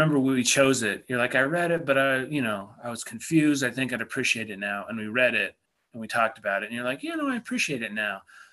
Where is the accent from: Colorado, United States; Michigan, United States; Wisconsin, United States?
Colorado, United States; You know, and growing up in Colorado, you haven't had to deal with those types of things.